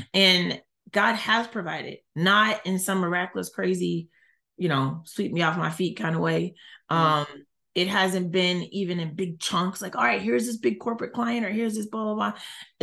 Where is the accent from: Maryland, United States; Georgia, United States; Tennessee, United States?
Georgia, United States; Atlanta; And I'm from Atlanta, so that's not, it was not helping me to get adjusted to being here.